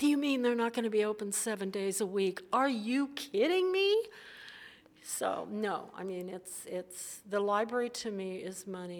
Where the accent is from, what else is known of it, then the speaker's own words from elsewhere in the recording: Portland, Oregon, United States; the growing up in Portland, the library is part of growing up in Portland